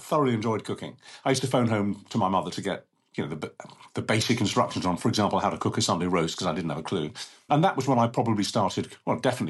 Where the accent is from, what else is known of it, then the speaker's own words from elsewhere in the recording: London, United Kingdom; also born or lived in Manchester; So even though I am a Londoner born and bred, and I love London, and I love living in Hampstead, North London, it's great, if I had to move back to Manchester, it would be a sort of a blessing.